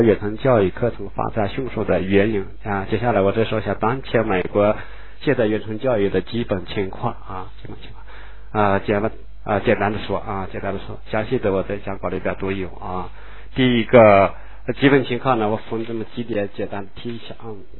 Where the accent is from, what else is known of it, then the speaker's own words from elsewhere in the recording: China; 那么我们中国人呢，是不是好多成年人也想再学习呢？